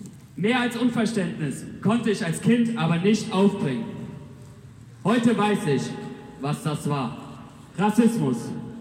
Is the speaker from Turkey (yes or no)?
yes; Turkey; Wie man es aus meinem Namen vielleicht schon hören kann, bin ich Türke.